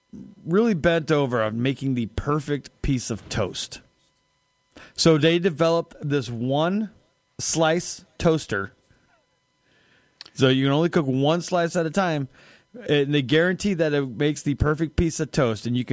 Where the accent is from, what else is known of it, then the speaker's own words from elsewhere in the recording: California, United States; There's a cafe in California, my home state.